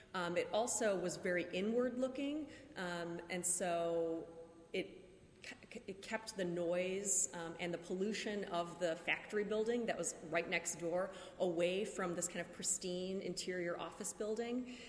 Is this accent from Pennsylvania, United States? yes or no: no; Chicago, Illinois, United States; Well, I have to say that I was born and raised in Chicago, so I have been exposed to Frank Lloyd Wright my entire life.